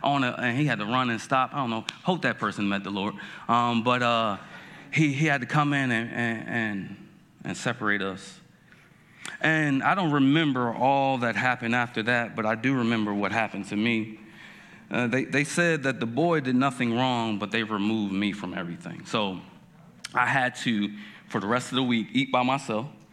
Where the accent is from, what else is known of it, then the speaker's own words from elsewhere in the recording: New Jersey, United States; It was also the year, I'm from Jersey, it was the year I took my first trip to Tennessee.